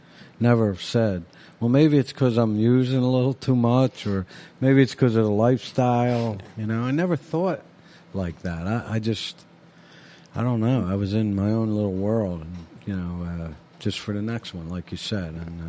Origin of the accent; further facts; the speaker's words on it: Philadelphia, Pennsylvania, United States; I grew up in Philly, and South Philly